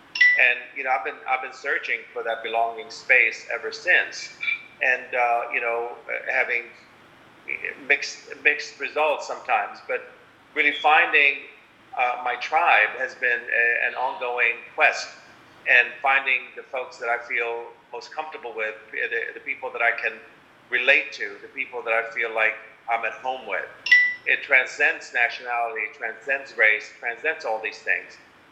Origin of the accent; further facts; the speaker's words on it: Iraq; I come from the Middle East, from Iraq specifically.